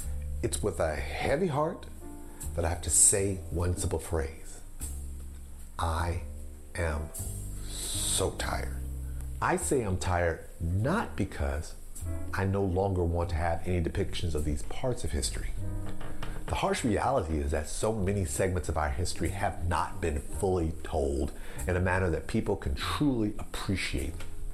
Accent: Deep South, United States; I grew up in the Deep South, and my first awareness of lynchings was well before the age of 10

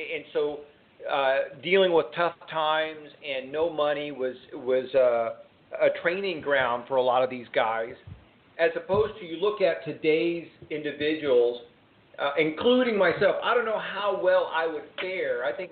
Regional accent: Houston, Texas, United States; also born or lived in Miami / Fort Lauderdale; I grew up in Houston. I used to live in Miami and Fort Lauderdale

